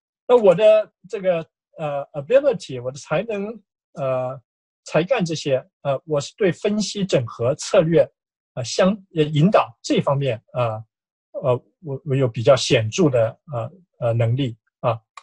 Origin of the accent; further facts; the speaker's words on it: southern Taiwan, Taiwan; moved away as an adult; also born or lived in Taipei; now in United States; 后来我是在台湾南部长大的，后来到台北读书，这也是一个少数的这个群体啊。那后来到美国，当然是更是一个少数的族裔啊。